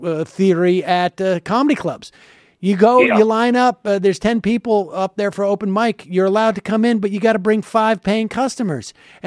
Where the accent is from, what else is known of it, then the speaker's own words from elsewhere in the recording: Worcester, Massachusetts, United States; Worcester, Massachusetts, my hometown